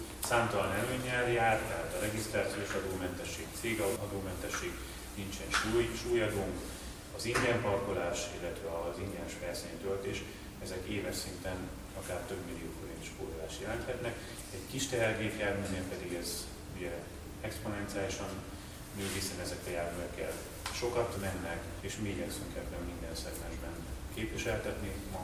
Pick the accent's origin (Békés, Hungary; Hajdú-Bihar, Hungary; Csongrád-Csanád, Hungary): Hajdú-Bihar, Hungary; Debrecen; én jó magam is debreceni vagyok